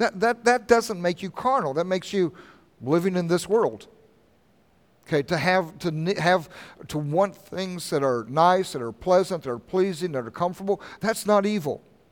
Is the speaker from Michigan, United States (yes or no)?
no; Oklahoma, United States; also born or lived in Kansas; You know, I consider myself an Oklahoman, even though I was born in Kansas.